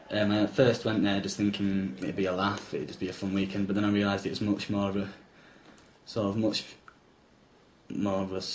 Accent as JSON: {"language": "English", "town": "Leeds", "region": "Yorkshire and the Humber", "country": "United Kingdom", "tie": "born or raised there", "said": "Born in Leeds, right in the centre, and always lived in Headingley, near the rugby stadium."}